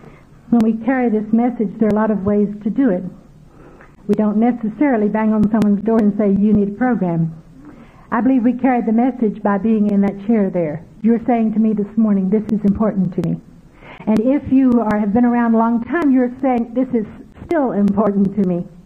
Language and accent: English; Texas, United States; And the one I grew up in West Texas knew that there were years when I could hardly find the door of the building